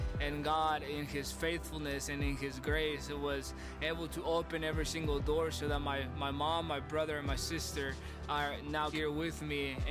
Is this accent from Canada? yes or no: no; Peru; moved away as an adult; I'm originally from Peru. I grew up there the first 18 years of my life. We lived in a little tiny little home with dirt floors, with a roof that was just falling down.